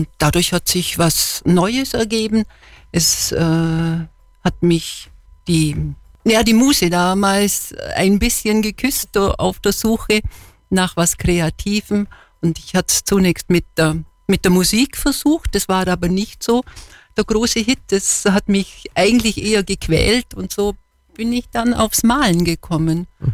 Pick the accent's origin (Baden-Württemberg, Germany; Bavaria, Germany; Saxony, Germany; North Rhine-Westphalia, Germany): Bavaria, Germany; born there; Ja, ich bin im Allgäu geboren, in einer sehr ländlichen Gegend, auch auf so einem Bauernhof.